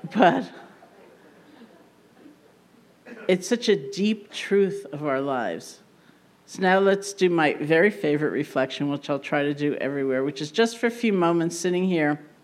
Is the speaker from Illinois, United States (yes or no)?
no; New York, United States; Now I, being a New Yorker, where's my friend from? Boston. Hey! I, being a New Yorker, don't find that my first impulse.